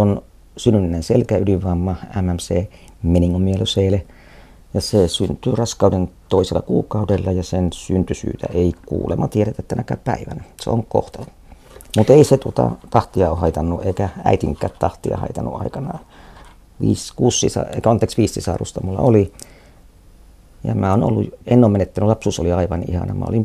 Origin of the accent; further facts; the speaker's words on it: Kiuruvesi, North Savo, Finland; now in Joensuu, Finland; 20 vuotta sitten muutin Ylä-Savosta Kiuruvieltä Joensuuhun vappuna.